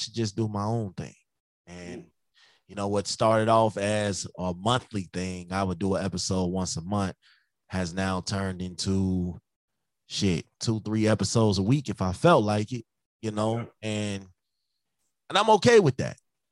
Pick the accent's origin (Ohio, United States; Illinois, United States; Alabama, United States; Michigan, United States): Illinois, United States; Chicago; I'm from Chicago, man.